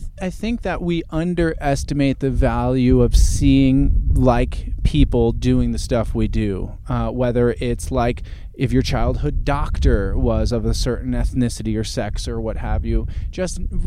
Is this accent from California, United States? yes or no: no; New York, United States; I'm from Long Island and then living in New York City